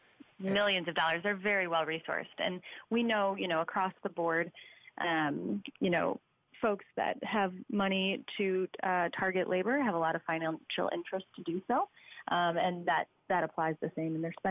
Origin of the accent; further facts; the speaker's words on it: Chicago, Illinois, United States; So a good example, I'm from Chicago.